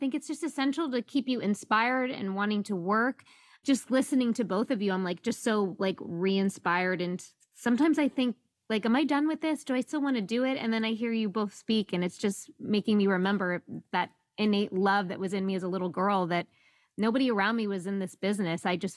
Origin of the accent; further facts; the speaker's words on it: New York, United States; So I grew up on Long Island in New York, and community theater was my life.